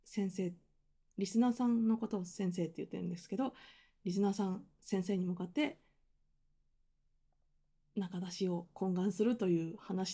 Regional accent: Osaka, Japan; accent: Osaka dialect; 今回私大阪弁を封印するつもりやったんですけど、全然封印できてないですね。

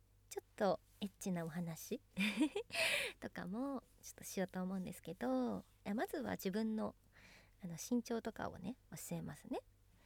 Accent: Kanagawa, Japan; 出身地は神奈川県です。海が近くにあって結構住みやすいところに住んでるなって思ってます。

